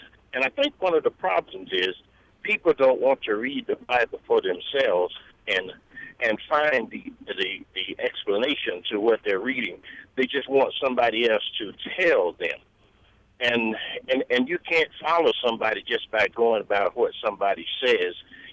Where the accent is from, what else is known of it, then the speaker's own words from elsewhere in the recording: Southern United States, United States; I've been a Baptist all my life. I was brought up a Baptist in the South.